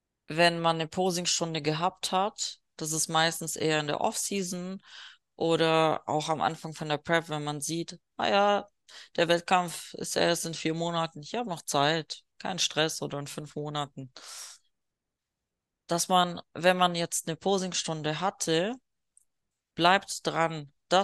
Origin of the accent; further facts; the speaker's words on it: Bavaria, Germany; Ich komme ja auch irgendwo aus dem Schwabeländle. Eigentlich ist Memmingen Bayern, Allgäu, aber die schwebeln sowas von abnormal.